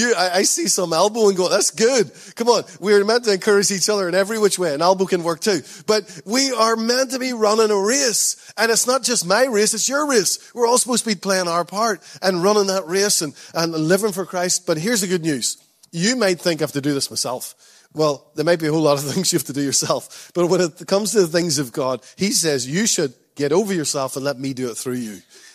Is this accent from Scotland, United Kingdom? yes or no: no; Northern Ireland, United Kingdom; Again, I know we're from Northern Ireland. Our rivers are like 6 feet.